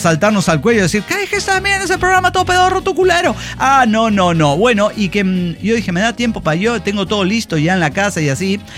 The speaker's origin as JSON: {"language": "Spanish", "town": "Monterrey", "region": "Nuevo León", "country": "Mexico", "said": "Yo como regio decía, no, se me esfuma entre las manos."}